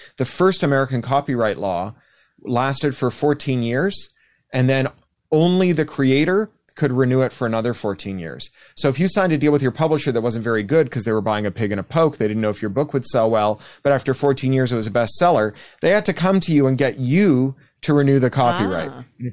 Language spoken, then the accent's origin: English; Canada; I am Canadian. We're like serial killers. We're everywhere and we look just like everybody else.